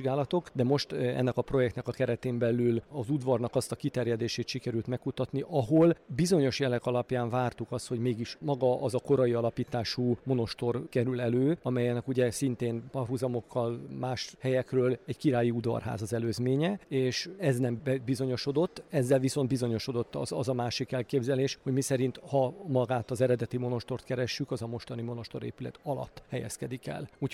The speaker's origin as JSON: {"language": "Hungarian", "town": "Sopron", "region": "Győr-Moson-Sopron", "country": "Hungary", "tie": "born or raised there", "said": "az én szülővárosomra, Sopronra gondolok"}